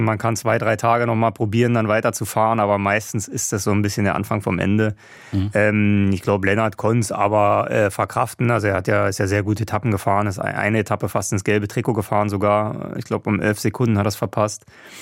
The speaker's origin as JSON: {"language": "German", "town": "Wandlitz", "region": "Brandenburg", "country": "Germany", "tie": "born or raised there", "also_born_or_lived": "Berlin", "lives_now": "Freiburg, Germany", "said": "Also ich muss sagen, ich bin in Brandenburg aufgewachsen. Das heißt, ich wohne jetzt inzwischen schon länger in Freiburg, als ich damals in Berlin gewohnt habe."}